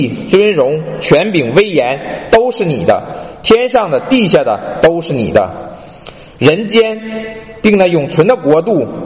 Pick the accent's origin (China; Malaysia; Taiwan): China; 每个部位派怎样的用途可以最适合我们中国人的口味。